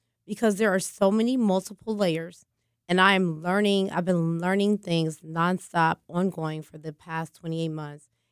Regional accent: Mississippi, United States; now in Milwaukee, United States; I'm from Mississippi. Warren Central High School, shouts out. You know, I'm from Mississippi to Milwaukee, okay?

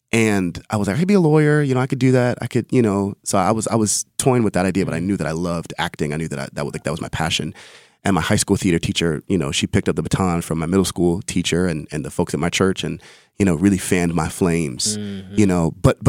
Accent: Hampton, Virginia, United States; also born or lived in New York; I was born in New York, raised in Virginia. So anybody ask me where I'm from, I say Virginia

